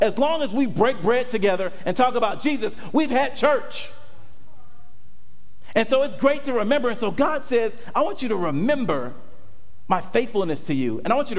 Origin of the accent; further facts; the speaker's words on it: Georgia, United States; I'm from Georgia, my parents are from the country, they get out their guns and they shoot them up on New Year's Eve when it comes.